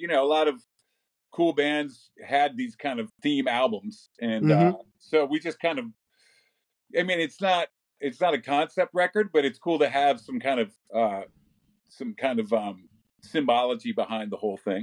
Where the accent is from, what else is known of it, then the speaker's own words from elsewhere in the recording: Princeton, New Jersey, United States; And I grew up in Princeton, New Jersey. There was a great like import record store